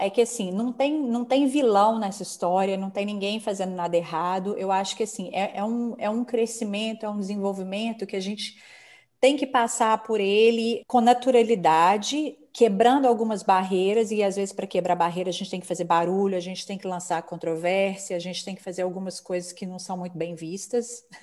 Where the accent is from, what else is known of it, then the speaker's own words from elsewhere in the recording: Belo Horizonte, Minas Gerais, Brazil; moved away as an adult; now in Lausanne, Switzerland; Então eu mudei do Brasil de Belo Horizonte para Lausanne em janeiro de 2009.